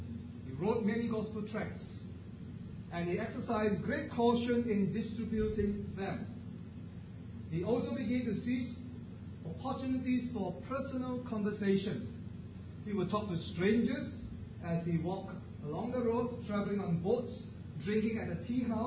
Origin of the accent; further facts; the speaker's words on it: Singapore; As a Singaporean, that would be a very important date